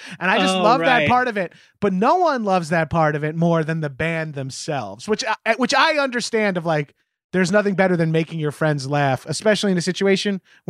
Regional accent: New York, United States

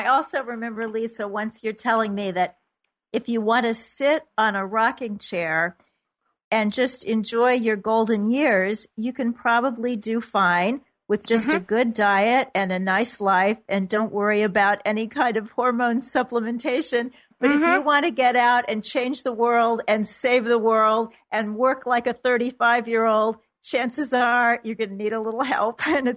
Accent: Kansas City, Missouri, United States; She is out there in my hometown of Kansas City, where all sorts of cool stuff is going on.

